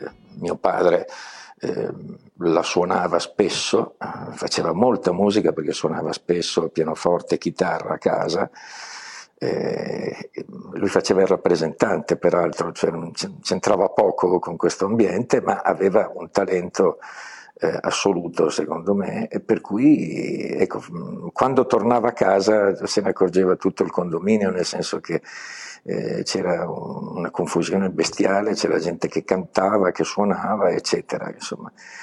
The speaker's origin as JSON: {"language": "Italian", "town": "Milan", "region": "Lombardy", "country": "Italy", "said": "adesso te lo dico un po' da milanese."}